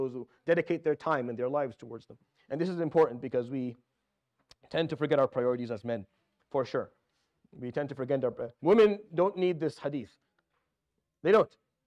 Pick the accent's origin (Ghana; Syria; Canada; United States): Syria; But I come from Syria, we don't use it that way. Ahli is my parents.